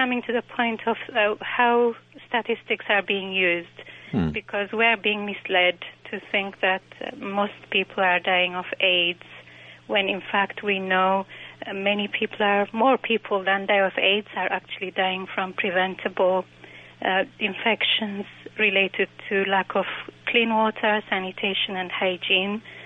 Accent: Eritrea; English is a second language; now in United States; I'm from Eritrea.

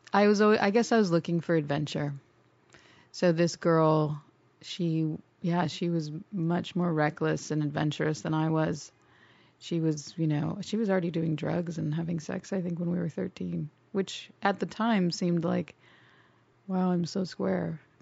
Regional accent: Sherman Oaks, California, United States; I grew up in Sherman Oaks. In the valley.

